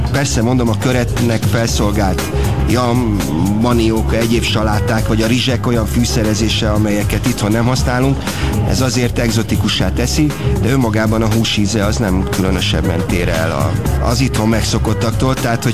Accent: Szerencs, Borsod-Abaúj-Zemplén, Hungary; also born or lived in Moscow; én egy vidéki gyerek vagyok, aki szerencsén született, megyasszón egy nevelő otthonban nevelkedett évlete első pár évében, és utána kerültem Szerencsre, onnan kerültem Moszkvába, Moszkvából Budapestre

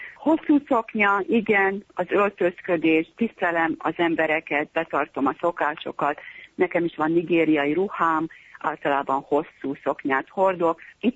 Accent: Budapest, Hungary; Én igazi pesti lány voltam, de mivel ott nőttem föl, nekem nagyon-nagyon nehéz volt beilleszkedni egy olyan helyre, ahol kútból kellett a vizet hozni, ahol állatokat kellett tartani

